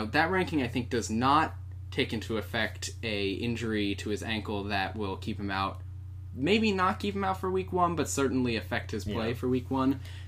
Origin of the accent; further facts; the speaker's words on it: Denver, Colorado, United States; born there; I was born in the Denver area, and I've always had sort